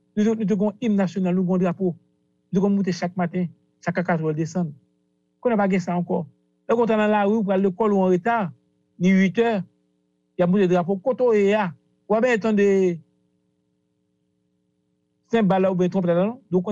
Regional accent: Haiti; en tant que citoyen, en tant qu'Haïtien

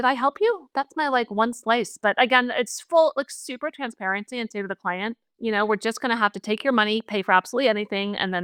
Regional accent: East Coast, United States; I'm from the East Coast. I've been shopping old school for years

